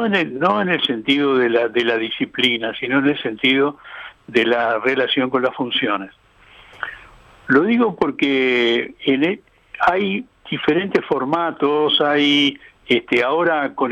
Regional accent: Uruguay; nosotros como uruguayos

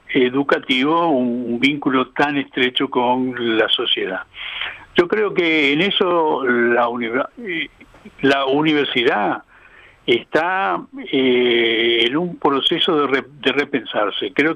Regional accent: Uruguay; nosotros como uruguayos

